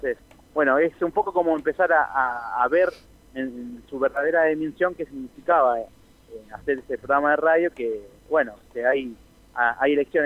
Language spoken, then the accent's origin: Spanish; Pergamino, Buenos Aires Province, Argentina; yo soy de Pergamino, y compartíamos algunas cursadas.